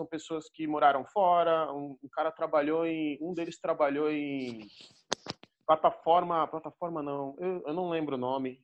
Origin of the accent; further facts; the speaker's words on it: Recife, Pernambuco, Brazil; also born or lived in Maceió; Eu não sou de São Paulo, eu nasci, cresci em Recife, depois eu fui para Maceió. Eu comecei a minha carreira profissional lá.